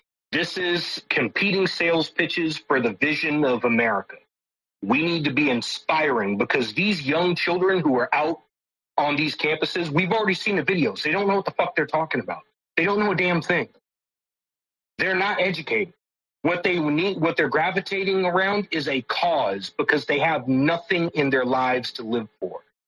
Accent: United States; Exactly. I'm a American

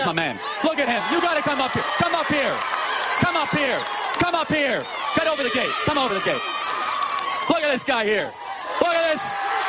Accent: United States; I'm an American, and I'm going to use my mental energy to say, despite all of that, I get to succeed and flourish and prosper as a black American at the University of Tennessee.

